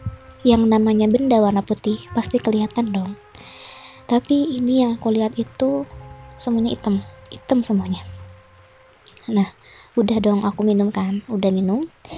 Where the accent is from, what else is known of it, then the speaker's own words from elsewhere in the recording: Bogor, West Java, Indonesia; Aku dari Bogor.